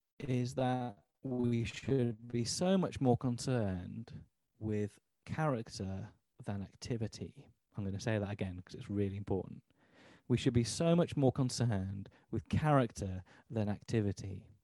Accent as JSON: {"language": "English", "region": "Yorkshire and the Humber", "country": "United Kingdom", "tie": "born or raised there", "said": "Now, I was brought up in Yorkshire, the nation of. And Yorkshire is a rugby league playing area."}